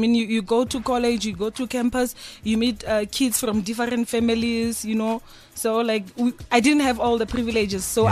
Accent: Pretoria, Gauteng, South Africa; I'm 27 years old. I'm originally from Pretoria in Soshanguve.

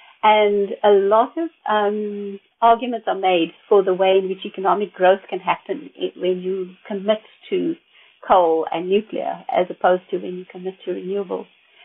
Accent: South Africa; speaking as a South African again

